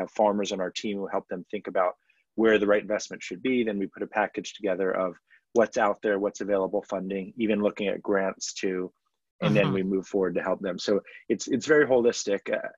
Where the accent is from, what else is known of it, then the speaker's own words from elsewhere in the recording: Washington, District of Columbia, United States; I didn't grow up on a farm. I grew up in Washington, D.C., but she grew up on the eastern shore of Maryland.